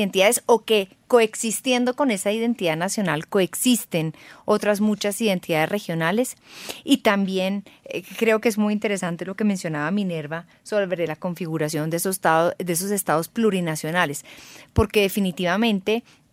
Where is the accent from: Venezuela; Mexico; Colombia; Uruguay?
Colombia; Pero cuando se acaba eso, ¿qué nos une como colombianos?